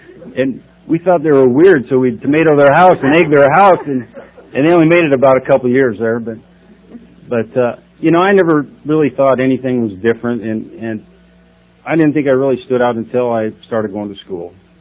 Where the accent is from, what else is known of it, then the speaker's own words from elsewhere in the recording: Council Bluffs, Iowa, United States; I'm from right here. I'm from Council Bluffs, Iowa. I grew up here. I haven't been here in about 18 years, but I'm from Council Bluffs, Iowa.